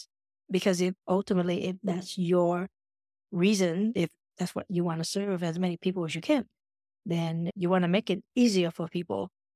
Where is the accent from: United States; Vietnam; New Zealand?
Vietnam; moved away; because I'm originally from Vietnam.